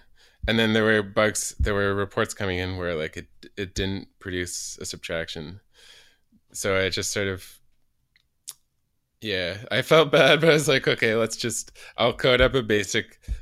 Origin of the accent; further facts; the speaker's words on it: Nova Scotia, Canada; moved away; Yeah, I grew up on the East Coast, so actually Nova Scotia.